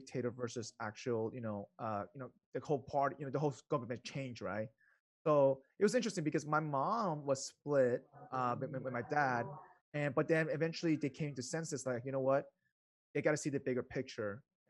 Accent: Venezuela; Me growing up in South America, Venezuela, so like my parents ran away from communism as well, and then twice, not just once, twice.

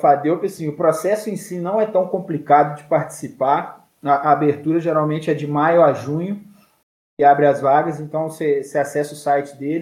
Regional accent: Viçosa, Minas Gerais, Brazil; eu sou natural de Viçosa, aqui em Minas Gerais.

